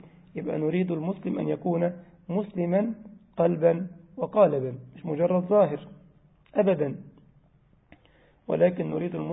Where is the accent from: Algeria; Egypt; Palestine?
Egypt; زي ما بيقولوا عندنا في مصر، في الوش مراية وفي القفص اللاية